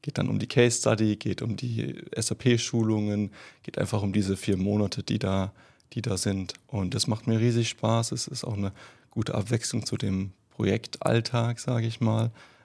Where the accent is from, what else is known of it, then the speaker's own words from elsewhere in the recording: Heidelberg, Baden-Württemberg, Germany; now in Vienna, Austria; Genau, also ich komme auch ursprünglich aus Heidelberg, war immer hier in der Region irgendwo verwurzelt, bin es auch nach wie vor noch.